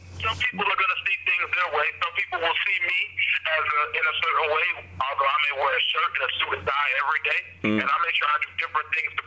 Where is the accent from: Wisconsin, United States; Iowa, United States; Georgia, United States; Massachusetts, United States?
Georgia, United States; Atlanta; I grew up in Atlanta, where, you know, similar to New York, while we may have, I think we may have more